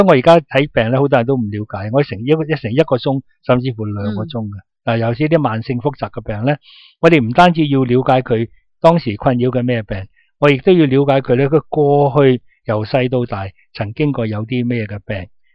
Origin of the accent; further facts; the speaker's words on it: China; 即是我们中国人呢就对同佢疗法的认识是很少